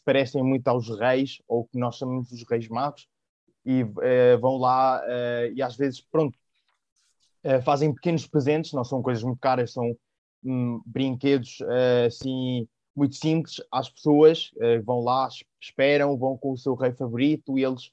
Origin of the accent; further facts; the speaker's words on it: Extremadura, Spain; Eu sou de Extremadura, que está aqui muito pertinho, muito pertinho de Portugal.